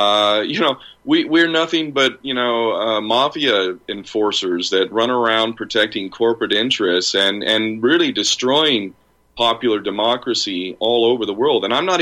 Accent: United States; born there; which I know very intimately as an American-born son.

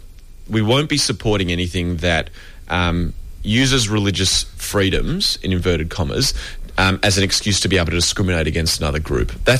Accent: Australia; so that as an Australian who identifies as Jewish, for example, that people can't discriminate against me

